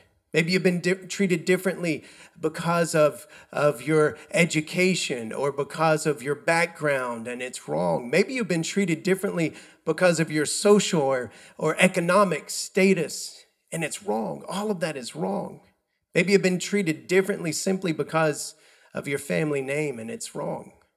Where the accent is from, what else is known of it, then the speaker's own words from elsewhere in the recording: United States; now in Indonesia; right here at home in Indonesia. Also, my home country of the United States